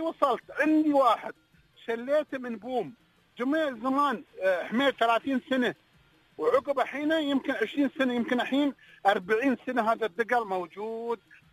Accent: Dubai, United Arab Emirates; عندنا في دبي

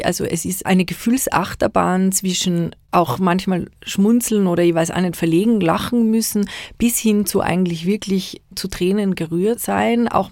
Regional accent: Linz, Upper Austria, Austria; Genau, ich bin ja gebürtige Linzerin.

